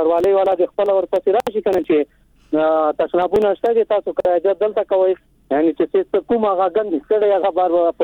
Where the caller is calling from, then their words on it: Takhar, Afghanistan; د ورسوالۍ نه تاخر د ولایت